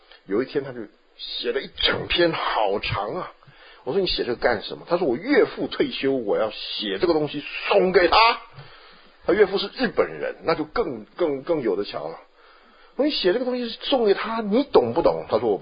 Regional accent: China; 像我们中国人追封一样

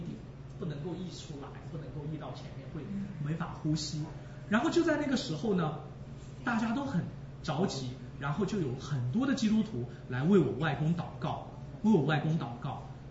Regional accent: Ma'anshan, Anhui, China; 我们那里的因为是钢铁城市，我的家乡是安徽马鞍山，马鞍山就是大家可能学中学地理的时候都会学到的一个钢铁城市，所以我们家乡是产铁，现在不产铁了，铁矿差不多完了。

